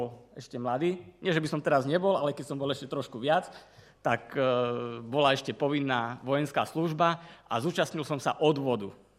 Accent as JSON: {"language": "Slovak", "town": "Trenčín", "region": "Trenčín Region", "country": "Slovakia", "tie": "born there", "said": "A ja tak áno, naozaj som sa narodil v Trenčine."}